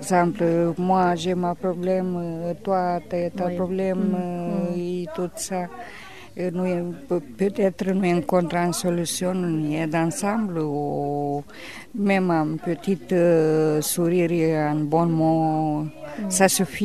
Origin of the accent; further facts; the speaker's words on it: Portugal; French is a second language; Je viens du Portugal, mais ça c'est un autre...